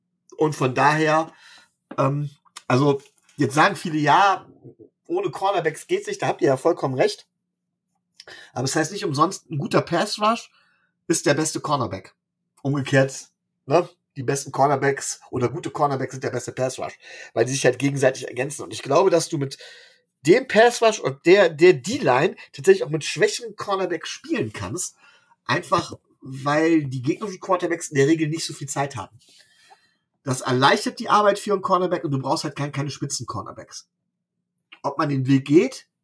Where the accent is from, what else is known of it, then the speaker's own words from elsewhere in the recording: Rhineland, Germany; ich komme hier aus dem Rheinland